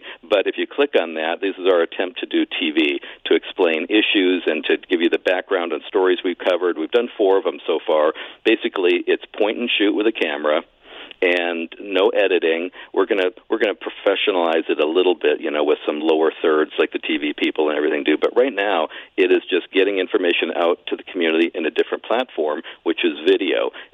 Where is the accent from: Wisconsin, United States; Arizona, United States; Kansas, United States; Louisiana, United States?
Arizona, United States; Mesa; But I grew up in Mesa, which was heavily Mormon.